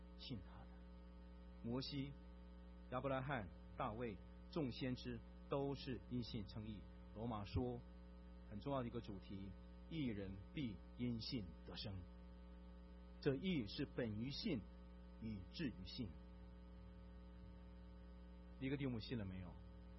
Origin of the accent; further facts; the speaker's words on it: Jiamusi, Heilongjiang, China; born there; 我是生在黑龙江省佳木斯市，那个小城市小到一个地步